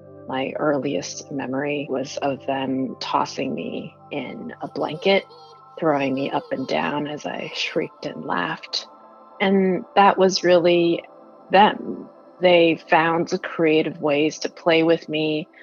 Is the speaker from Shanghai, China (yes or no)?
no; Shijiazhuang, Hebei, China; I was born in North China in a town called Shijiazhuang, just 2-3 hours outside of Beijing. And that's where many of my mother's family lived. And my dad's family lived not too far away.